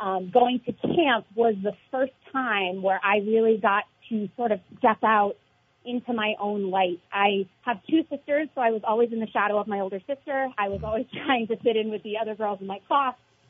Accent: Sandgate, Vermont, United States; I grew up in a little town in southern Vermont called Sandgate.

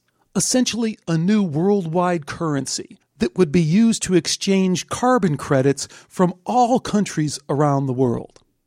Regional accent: Illinois, United States; I remember as a kid growing up outside of Chicago and driving into the city with my dad and looking over at the smokestacks in Calumet City, just belching out all this pollution.

